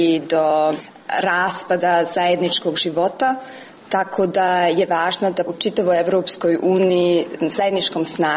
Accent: Tuzla, Federation of Bosnia and Herzegovina, Bosnia & Herzegovina; Možda jedan put godišnje se vraćam u Bosnu zato što u Tuzli, u mom rodnom gradu, još uvijek su mi tetke, tetci i rodbina

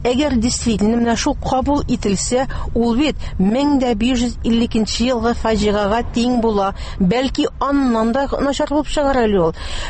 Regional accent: Evshermä, Tatarstan, Russia; born there; also born or lived in Kazan / Astrakhan; Физик яктан мин Евшермәдә тудым. Ә инде рухи яктан мин Казанда җитештем һәм милли хәрәкәт лидеры булып Астраханьда җитештем.

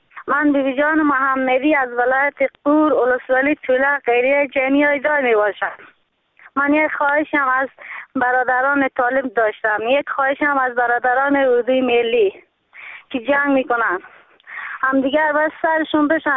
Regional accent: Afghanistan; now in Iran; آخه ما تو ایرانیم، اگه ما کشور داریم چرا ما تو ایرانیم؟

